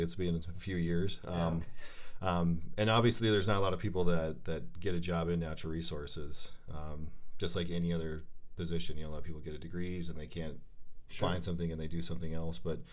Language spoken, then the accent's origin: English; South Dakota, United States; But since I grew up in South Dakota, my first degree was at South Dakota State University in Wildlife and Fisheries Sciences.